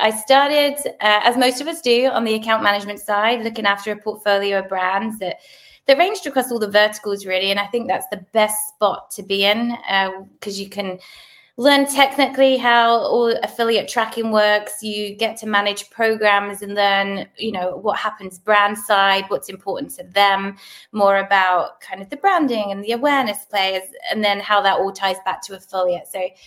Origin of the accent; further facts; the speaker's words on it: London, United Kingdom; moved away as an adult; now in Amelia Island, United States; As you can probably hear, I'm from England originally. I grew up in London, Southeast, and I came to America on an internship. I think it was 20 years ago, showing my age now.